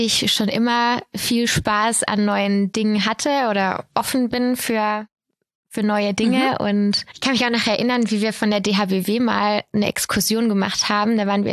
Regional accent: Bad Mergentheim, Baden-Württemberg, Germany; Ich komme hier aus Bad Mergentheim und habe hier auch angefangen zu studieren

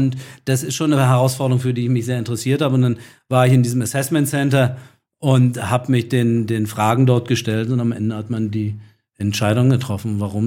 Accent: Berlin, Germany; versucht wieder in meiner Heimat, also in Berlin, Fuß zu fassen.

